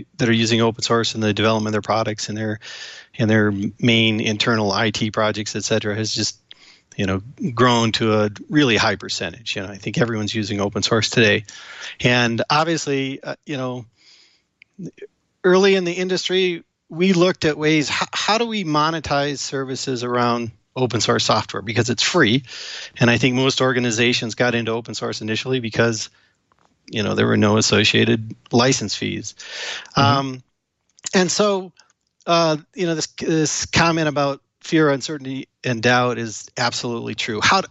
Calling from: Boulder, Colorado, United States; I'm calling in from Boulder, Colorado.

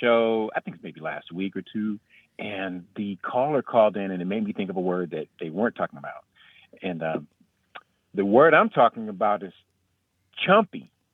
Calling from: Huntsville, Alabama, United States; I'm calling from Huntsville, Alabama.

